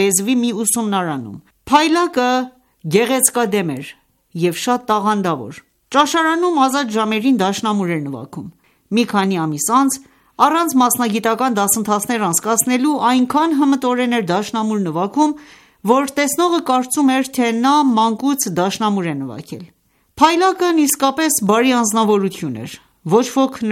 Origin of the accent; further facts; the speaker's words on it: Isfahan, Iran; moved away; also born or lived in Tehran; Բոլորս ծնվել ենք Սպահանի Փերիա գավառում։ Ապրել ենք այնտեղ։ Հեղափոխությունից մի քանի տարի առաջ Թեհրան ենք եկել։